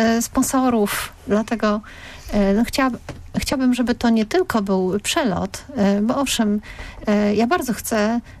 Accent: Poznań, Greater Poland Voivodeship, Poland; Nawet jako poznaniacy

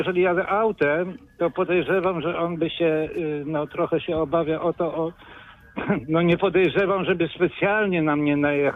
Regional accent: Wałcz, West Pomeranian Voivodeship, Poland; ja z Wałcza jestem.

